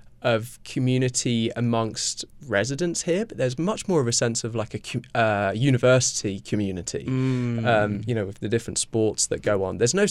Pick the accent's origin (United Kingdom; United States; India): United Kingdom; Reefham, England; And a lot of my friends who I grew up with in Reefham have never left Reefham.